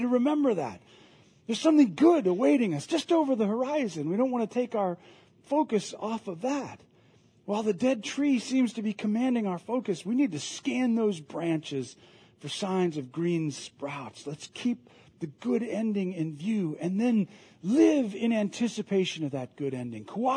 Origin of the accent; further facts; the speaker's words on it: Midwest, United States; I'm from the Midwest, and so when the fall would come, it was dazzling colors and beautiful and everything.